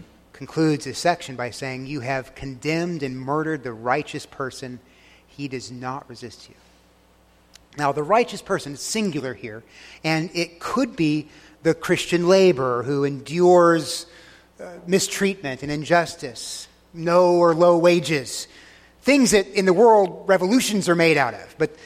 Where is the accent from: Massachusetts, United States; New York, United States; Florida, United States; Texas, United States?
Texas, United States; I grew up in Texas, but that doesn't mean I know a lot about cows